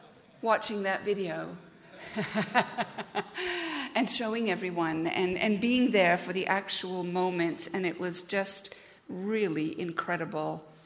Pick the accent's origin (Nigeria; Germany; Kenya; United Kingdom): Kenya; some are from Canada, some are from the United States, I'm from Kenya, my mom's in Wales.